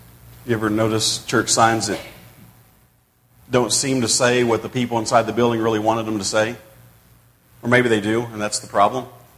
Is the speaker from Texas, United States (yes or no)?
yes; Dallas, Texas, United States; I grew up in Dallas, and in when you drive in downtown Dallas, you have intersections that feel like this.